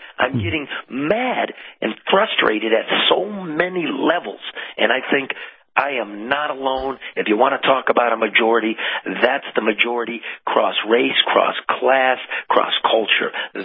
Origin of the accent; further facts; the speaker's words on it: Detroit, Michigan, United States; Me, growing up in the Detroit area, Macomb County, the Reagan Democrats, right, Trump won it.